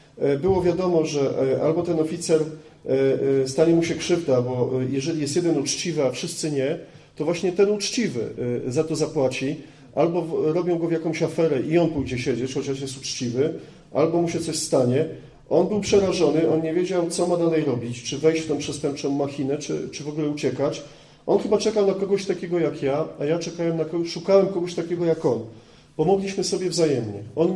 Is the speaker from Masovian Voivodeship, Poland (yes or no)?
yes; Warsaw, Masovian Voivodeship, Poland; moved away as an adult; now in Biała Podlaska, Poland; wyjechałem z Warszawy, ja pochodzę z wielopokoleniowej rodziny warszawskiej, która jakimś cudem przeżyła powstanie. Wyjechałem na Podlasie po skończeniu studiów za moją żoną, która jest Bialczanką